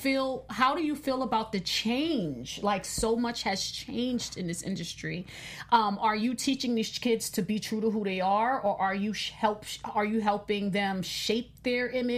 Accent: Queens, New York, United States; And New York fell off. I'm from Queens.

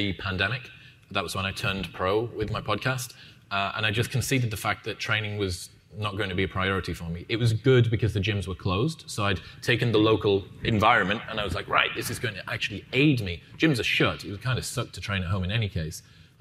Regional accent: United Kingdom; First off, being British, which is a genetic advantage.

